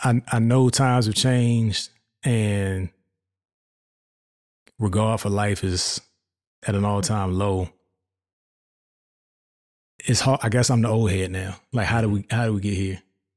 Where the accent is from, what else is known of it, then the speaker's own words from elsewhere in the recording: Hampton, Virginia, United States; I'm from, for those that don't know, I'm from Hampton, Virginia. Home of some legends, the whole 757 area